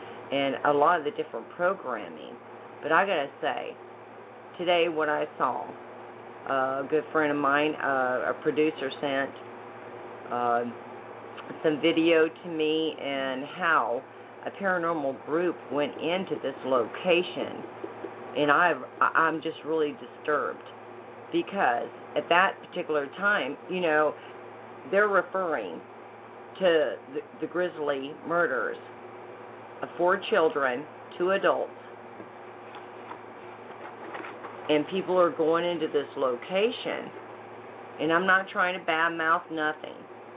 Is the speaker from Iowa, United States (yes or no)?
yes; Iowa, United States; had no knowledge of it whatsoever until after I was raised in Iowa.